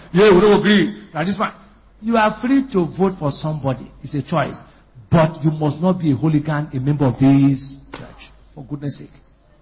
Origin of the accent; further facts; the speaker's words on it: Bonny, Rivers, Nigeria; born there; I was born in Bonnie.